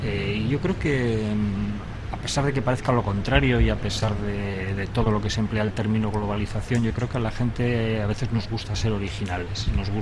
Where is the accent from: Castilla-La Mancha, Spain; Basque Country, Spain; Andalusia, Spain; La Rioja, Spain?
Basque Country, Spain; San Sebastián; como yo soy de Donosti, yo la quiero azul